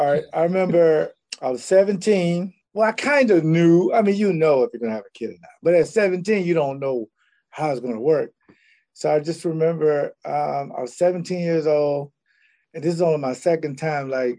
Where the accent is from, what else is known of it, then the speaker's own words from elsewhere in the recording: Jacksonville, Florida, United States; I'm from Jacksonville, Florida, the inner city. So it was a lot of African-American fathers weren't there